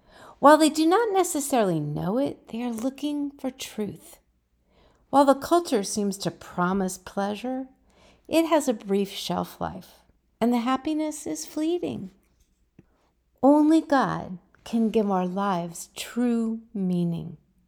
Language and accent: English; California, United States; Growing up in California, I always lived near the Pacific Ocean.